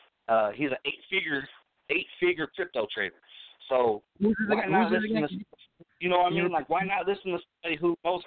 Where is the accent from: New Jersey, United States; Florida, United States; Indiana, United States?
Indiana, United States; South Bend; Yeah, I'm from South Bend, Indiana.